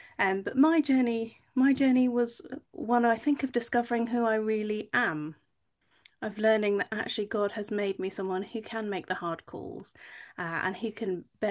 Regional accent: New Zealand; now in United Kingdom; so I grew up in New Zealand where everyone had a bit of a can-do attitude, and when we came to England I found lots of people who were just a little bit more passive

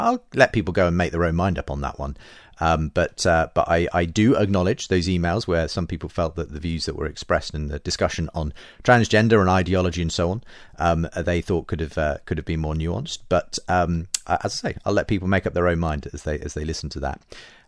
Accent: Zambia; For context, I grew up in Zambia in the 70s and 80s.

